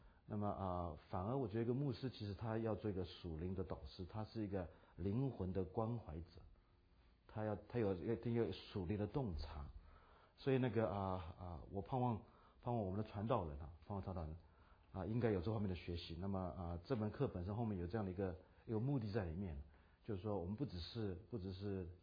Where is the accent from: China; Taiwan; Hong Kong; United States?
United States; 我在美国长大哈，我听了很多在美国长大，美国读神学